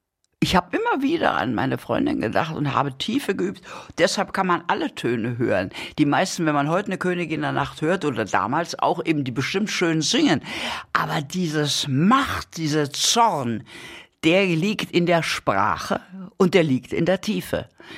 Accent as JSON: {"language": "German", "town": "Potsdam", "region": "Brandenburg", "country": "Germany", "tie": "born or raised there", "said": "wie wir in Potsdam waren, ich bin ja aufgewachsen im Schloss Sanssouci."}